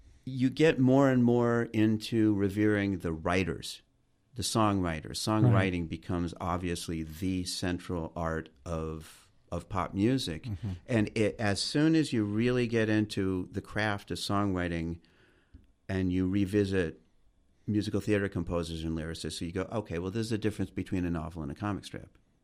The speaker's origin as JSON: {"language": "English", "town": "Van Nuys", "region": "California", "country": "United States", "tie": "born or raised there", "said": "I grew up in the Valley, the San Fernando Valley, honored by … I grew up in a town called Van Nuys."}